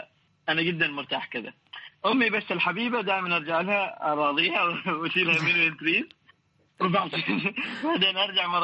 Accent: Oman; تعرفي في الجنوب، الجنوب عندنا في عمان الناس اللي هم الجباليين

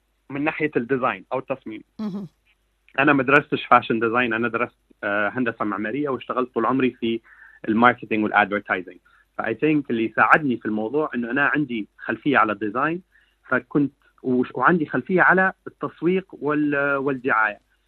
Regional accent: Libya; أنا مصمم من ليبيا وعشت في ليبيا 20 عام، والروح فيها ليبي بطريقة كبيرة

